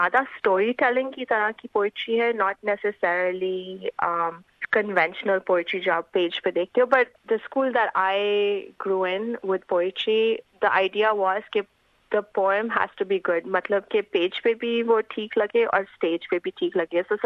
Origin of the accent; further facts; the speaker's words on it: Lahore, Punjab, Pakistan; also born or lived in England / United States; now in Perth, Australia; میں پاکستان سے ہوں اوریجنلی, لاہور سے, اور پچھلے 2 سالوں سے میں پرتھ میں رہ رہی ہوں.